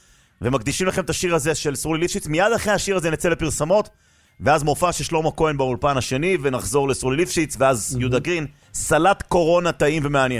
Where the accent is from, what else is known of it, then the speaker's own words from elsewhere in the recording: Jerusalem, Jerusalem District, Israel; גדלנו יחד בשכונת בית וגן ירושלים